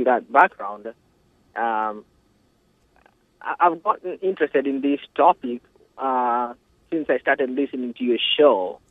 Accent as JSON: {"language": "English", "region": "Nairobi", "country": "Kenya", "tie": "born or raised there", "said": "I grew up in Nairobi."}